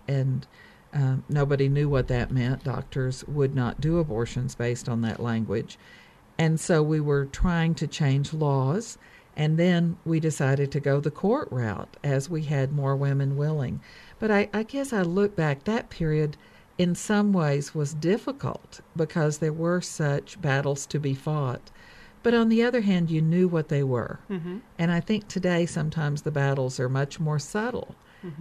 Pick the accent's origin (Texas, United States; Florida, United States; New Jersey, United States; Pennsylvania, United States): Texas, United States; To me, the context growing up in West Texas, which on the one hand was very good. It's a land of ranches and farms and very agricultural